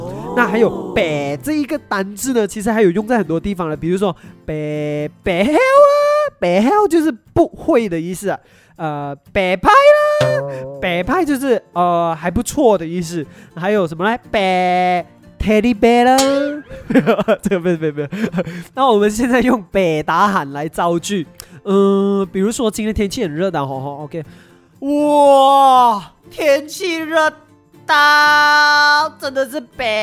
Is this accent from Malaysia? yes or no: yes; Malaysia; 也是我们马来西亚人时常会挂在嘴边的一个字咯